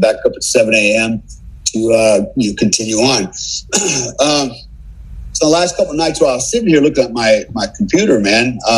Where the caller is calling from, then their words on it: Bali, Indonesia; I'm calling you from Bali, Indonesia. I have a home here. I have an office here. I have a business here. I have a home in Panama City Beach, Florida, so I can move back and forth.